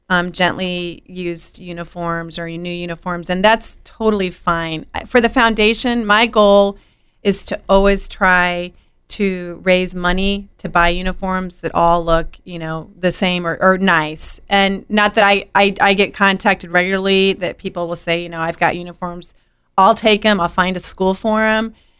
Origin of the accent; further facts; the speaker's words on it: Peoria, Illinois, United States; I grew up in Peoria Public Schools